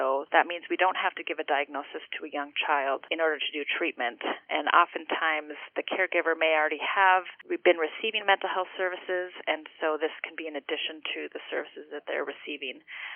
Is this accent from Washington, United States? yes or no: no; Duluth, Minnesota, United States; now in Two Harbors, United States; Yeah, well, I'm from Duluth originally. I was born and raised. I left for 10 years exploring different parts of the U.S. and came back here to be near family again.